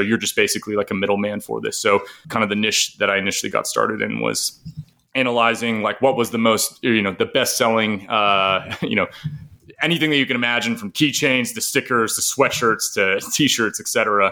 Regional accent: Idaho, United States; now in Denver, United States; But I'm from Idaho originally and probably will end up there long term.

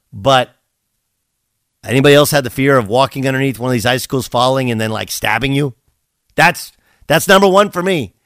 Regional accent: California, United States; This is more southern, growing up in Southern California, right?

